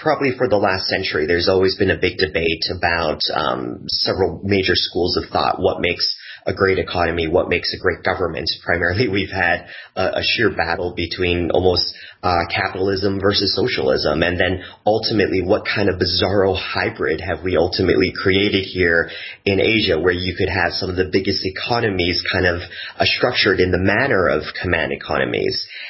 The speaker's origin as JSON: {"language": "English", "country": "Canada", "said": "I'm Canadian. I have Vietnamese background. I'm of Vietnamese descent."}